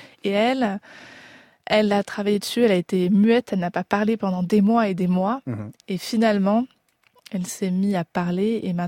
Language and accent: French; Rwanda; on avance ensemble en tant que Rwandaise.